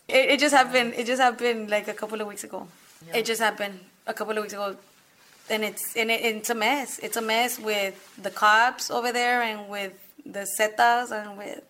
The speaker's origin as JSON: {"language": "English", "region": "Texas", "country": "United States", "said": "I'm from the Valley. My friend is from Houston. And her friend is born in Colombia."}